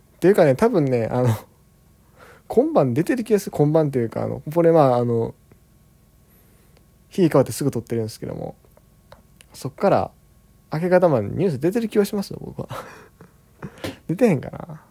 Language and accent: Japanese; Kansai, Japan; 地元関西ですけど